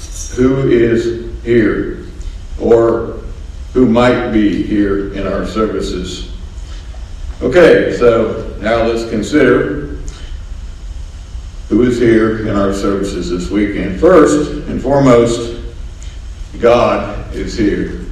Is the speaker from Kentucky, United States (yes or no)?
yes; Kentucky, United States; I'm from Kentucky.